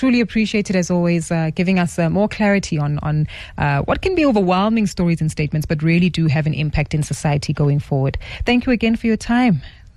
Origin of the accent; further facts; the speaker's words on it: South Africa; I guess what's also important to take away for us as South African consumers